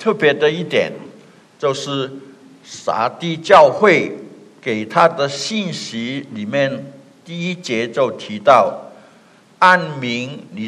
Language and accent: Chinese; Guangxi, China; born there; 就好像我爸爸在广西柳州，我在广西出生